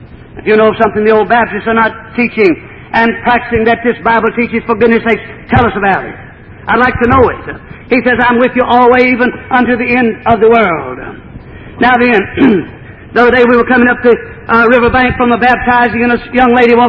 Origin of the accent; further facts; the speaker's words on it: Franklin, Tennessee, United States; I have a very good friend that at Franklin, Tennessee, my hometown.